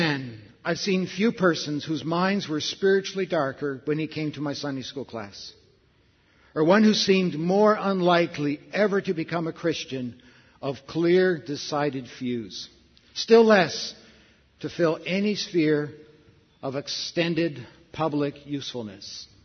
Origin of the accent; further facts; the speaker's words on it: Canada; now in Australia; It was a year ago that I came all the way from Canada to this fair country of yours